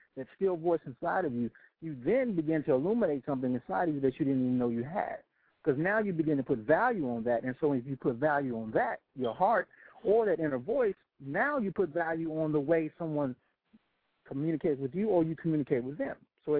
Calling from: Maryland, United States; I'm calling from Maryland.

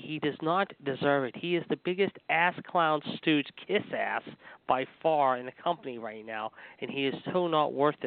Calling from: Pittsburgh, Pennsylvania, United States; in Pittsburgh.

